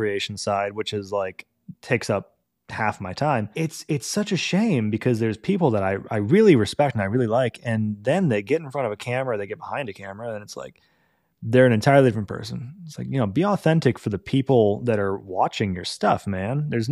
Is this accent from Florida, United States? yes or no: yes; Pompano Beach, Florida, United States; I'm from Pompano Beach, Florida, originally. And between the two places, I didn't realize how abrasive I am until I went to New York.